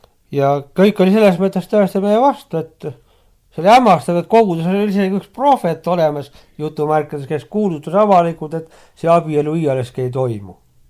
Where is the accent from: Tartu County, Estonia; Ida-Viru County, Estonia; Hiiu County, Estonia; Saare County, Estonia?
Hiiu County, Estonia; sest ta teadas, et mina olen Hiiumaalt.